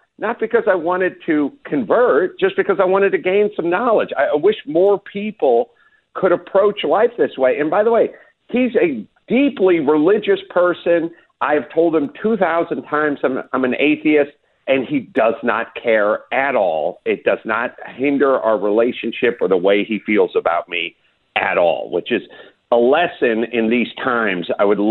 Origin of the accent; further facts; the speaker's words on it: North Hollywood, California, United States; I'm an atheist from the San Fernando Valley. He grew up on the East Coast. He went to great schools. He traveled. I never left North Hollywood. I never went to college. I never learned a second language.